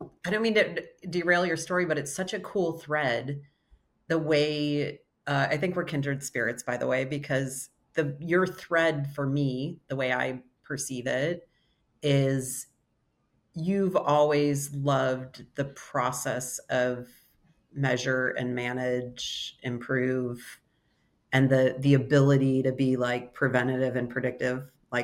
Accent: Ohio, United States; Oh, I'm from Geauga County.

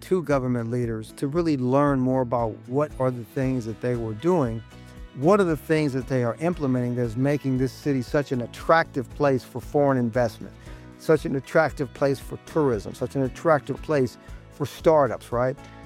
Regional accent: Missouri, United States; That is also the lifeblood of my home state's economy. Missouri's largest economic driver is agriculture.

